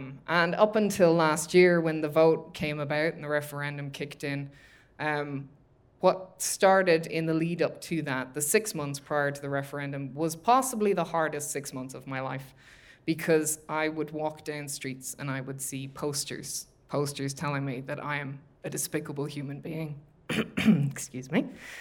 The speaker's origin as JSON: {"language": "English", "country": "Ireland", "tie": "born or raised there", "said": "growing up in Ireland"}